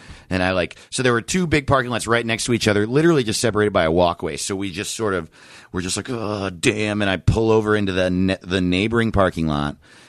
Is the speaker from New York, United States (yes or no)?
yes; New York, United States; I grew up in Orange County, New York, which is like an hour north of New York City.